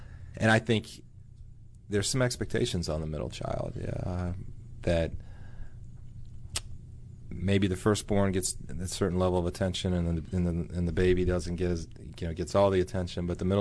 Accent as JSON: {"language": "English", "town": "Roanoke", "region": "Virginia", "country": "United States", "tie": "born or raised there", "said": "I grew up in Roanoke, Virginia, and he was a doctor there"}